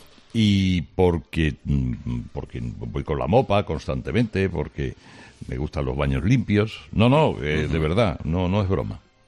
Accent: United Kingdom; yo soy británico, acostumbrado a venir a España.

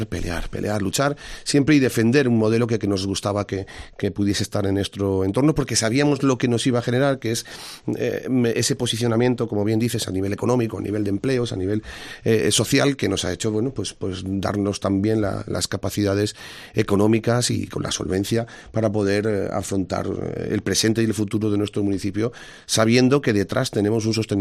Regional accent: Marchamalo, Castilla-La Mancha, Spain; A mí me ha gustado siempre en mi pueblo, me ha gustado mucho hacer cosas por la gente, en el asociacionismo, en todo aquello que supusiera, pues no sé, hacer algo que hiciese resurgir al inicio, ¿no?, el valor de Marchamalo

